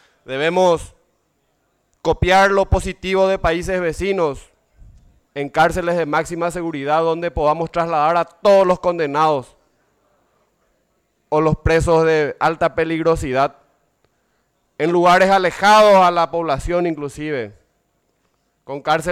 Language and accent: Spanish; Paraguay; las incapacidades que tenemos como Estado paraguayo